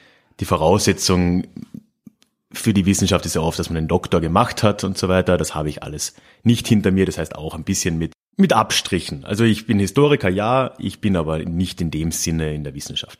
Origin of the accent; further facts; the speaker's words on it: southern Austria, Austria; ich hatte Italienisch in der Schule, also bei uns in Südösterreich ist Italienisch sehr wichtig